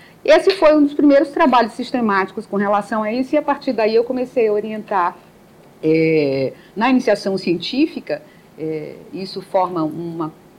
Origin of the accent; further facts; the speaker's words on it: Roraima, Brazil; now in Manaus, Brazil; Sou de Roraima, então eu pertenço à parte norte desta colônia, vivo em Manaus há mais de 40 anos, então eu sou manauara de carteirinha, né?